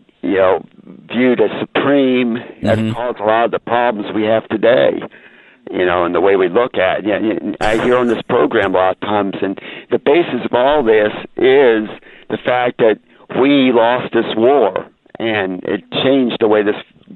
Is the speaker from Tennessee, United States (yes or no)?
yes; Tennessee, United States; I'm from Tennessee, mm-hmm. and here in the South, we lost Lincoln's war